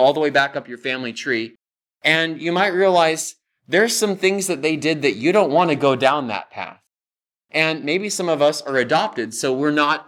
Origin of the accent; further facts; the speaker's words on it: Modesto, California, United States; born there; And I will fill this out with, I was born in Modesto, California.